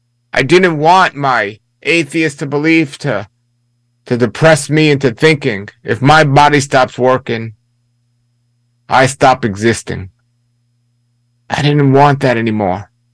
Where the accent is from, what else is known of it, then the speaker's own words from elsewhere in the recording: Brooklyn, New York, United States; I grew up in New York City, well, actually Brooklyn, New York, and I was, without understanding anything to do with organized religion, an atheist.